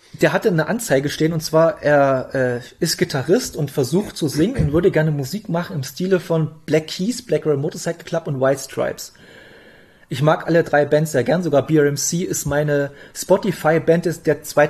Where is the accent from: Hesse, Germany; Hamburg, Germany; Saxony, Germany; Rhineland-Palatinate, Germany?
Saxony, Germany; Bautzen; ich komme hier aus Bautzen